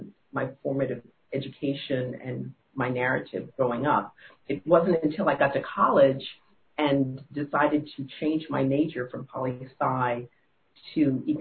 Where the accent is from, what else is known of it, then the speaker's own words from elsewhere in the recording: Boston, Massachusetts, United States; my formative years where I grew up in Boston, where I lived before going to University of Pennsylvania in Philadelphia